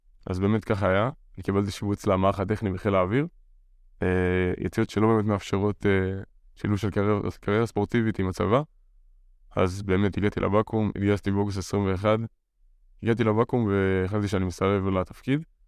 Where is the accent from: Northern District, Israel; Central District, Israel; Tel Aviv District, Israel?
Central District, Israel; Modiin; born there; התחלתי גם בעיר שבו נולדתי, שיחקתי כדורגל בעירוני מודיעין, אני גר במודיעין.